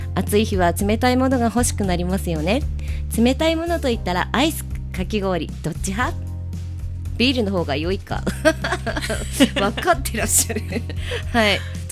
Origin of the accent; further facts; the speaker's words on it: Aomori, Japan; 私青森出身なんですけど